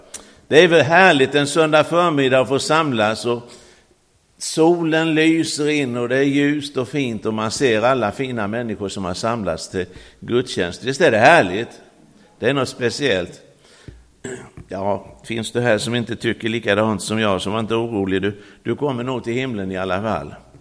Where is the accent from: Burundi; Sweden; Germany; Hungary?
Sweden; Karlskrona, Blekinge; och jag är från Karlskrona, född och uppvuxen i pingstersamlingen i Karlskrona.